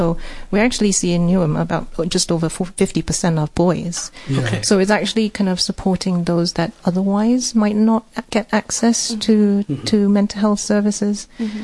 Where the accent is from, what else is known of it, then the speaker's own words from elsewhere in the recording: Malaysia; So I'm Malaysian